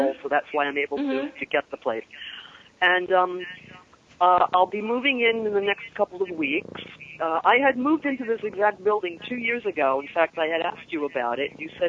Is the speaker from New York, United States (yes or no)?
yes; New York, United States; You know, I'm a New Yorker. I love New York.